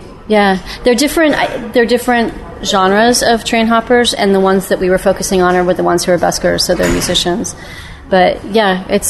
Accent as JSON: {"language": "English", "region": "Indiana", "country": "United States", "tie": "born or raised there", "said": "used to happen in my hometown where I grew up in Indiana, and people would come from all over and play."}